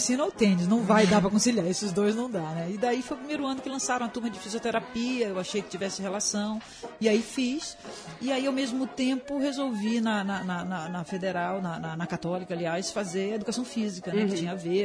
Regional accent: Bahia, Brazil; Eu nasci em 56, né? Então, veja bem, eu tinha 10 anos em 66, pouco se falava de tênis, né? Mas como boa baiana, na praia, frescobol.

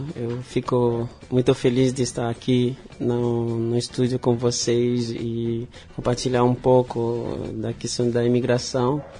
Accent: Haiti; Portuguese is a second language; Na real eu estou do Haiti

